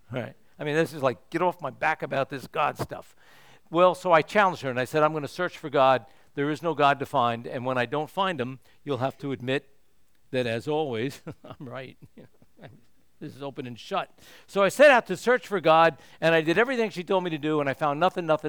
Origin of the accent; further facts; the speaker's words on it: Reading, Pennsylvania, United States; former assistant to the mayor of my hometown in Reading, Pennsylvania, a city about two-thirds of the size of Lafayette, decent-sized city.